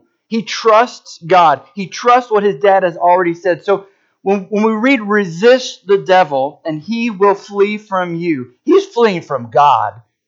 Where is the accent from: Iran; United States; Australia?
United States; Oh, wait, I'm an American. I have freedom.